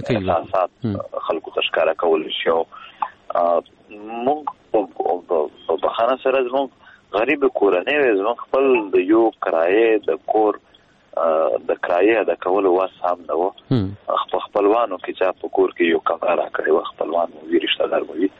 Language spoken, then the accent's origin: Pashto; Khyber Pakhtunkhwa, Pakistan; موږ د پښتونخوا خاورې یو، موږ پښتانه یو،